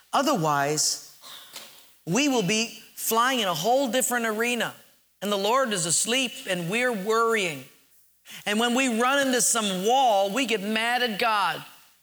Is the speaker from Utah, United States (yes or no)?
no; Hilo, Hawaii, United States; now in Honolulu, United States; I remember when we came from Hilo, we moved to Honolulu